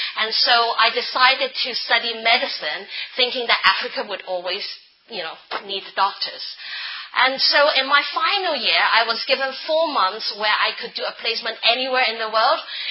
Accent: Hong Kong; now in Republic of the Congo; I'm from Hong Kong. We're British, and we've been serving in the Republic of Congo since 2012.

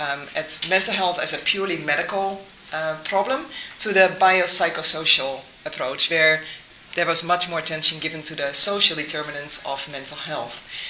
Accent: Netherlands; I'm originally from the Netherlands.

